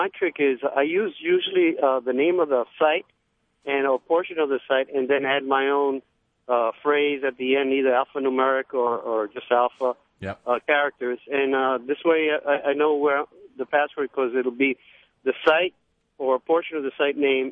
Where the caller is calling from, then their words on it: Barrington, New York, United States; Barrington, New York.